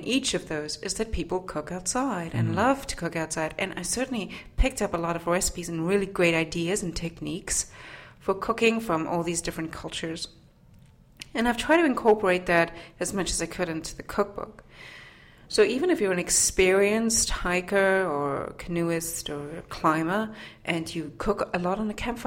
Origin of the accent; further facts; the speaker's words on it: South Africa; I grew up in South Africa, where it's basically just one long summer rather than four seasons. And we have a very ingrained tradition of working, cooking on campfires. In fact, my house growing up had an outdoor kitchen